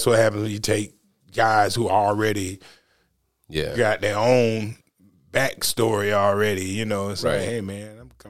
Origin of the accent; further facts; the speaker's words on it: Princeville, North Carolina, United States; I'm from Princeville, right next to Tarboro.